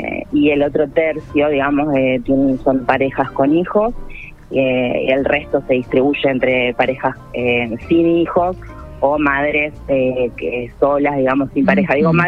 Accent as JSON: {"language": "Spanish", "town": "Rosario", "region": "Santa Fe", "country": "Argentina", "said": "cómo somos las rosarinas, los rosarinos, nuestros hogares."}